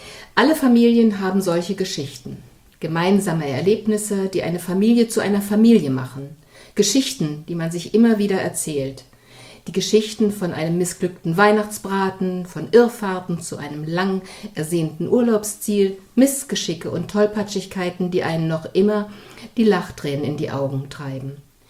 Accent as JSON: {"language": "German", "region": "East Germany", "country": "Germany", "tie": "born or raised there", "said": "ich bin auch ein Kind der DDR."}